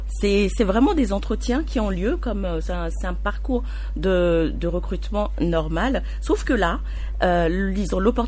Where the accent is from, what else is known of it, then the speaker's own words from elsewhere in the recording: Togo; puisque nous sommes togolais